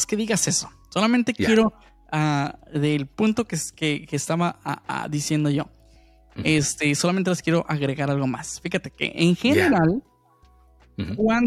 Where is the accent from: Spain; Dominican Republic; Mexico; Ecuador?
Mexico; yo soy bien mexicano